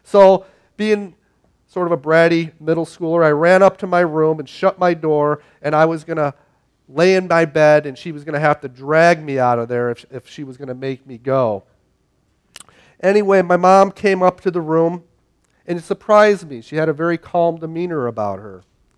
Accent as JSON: {"language": "English", "town": "Chicago", "region": "Illinois", "country": "United States", "tie": "born or raised there", "said": "Now, growing up in Chicago, it seemed like everyone followed at least two religions in Chicago."}